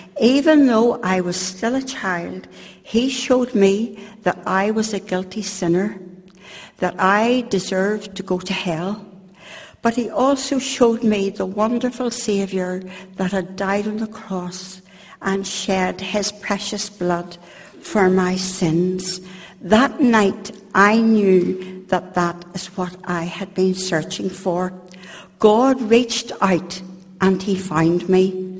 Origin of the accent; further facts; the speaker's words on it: Bangor, Northern Ireland, United Kingdom; born there; I was born in Bangor, County Down, of County Donegal parents. Mum and Dad weren't saved. They were nominal Church of Ireland